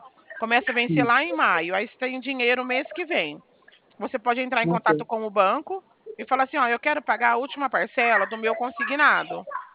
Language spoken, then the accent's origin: Portuguese; Bebedouro, São Paulo, Brazil; Eu sou daqui do ladinho de Barretos, Bebedouro, tá?